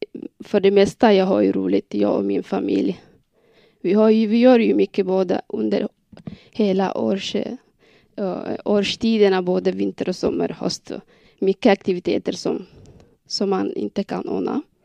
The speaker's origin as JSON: {"language": "Swedish", "region": "Oromia", "country": "Ethiopia", "first_language": "Oromo", "second_language": "Swedish", "moved": "as an adult", "lives_now": "Sweden", "said": "Jag kommer ursprungligen från östra Etiopien i Oromo län. Mitt modersmål är oromifa. Jag talar arabiska och svenska. Vi har kommit till Sverige sedan 2004 i augusti. Då bodde vi i Husum."}